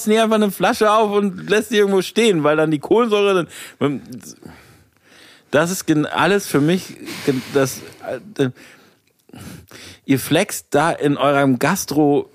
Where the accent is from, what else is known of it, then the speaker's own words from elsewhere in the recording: Münster, North Rhine-Westphalia, Germany; born there; also born or lived in Karlsruhe / Bremen; now in Hamburg, Germany; ich bin in Münster geboren, dann habe ich in Süddeutschland in Karlsruhe gewohnt und dann in einem Dorf in der Nähe von Bremen, dann in Bremen, dann bin ich wieder zurück zum Studieren nach Münster gegangen, dann von Münster nach Hamburg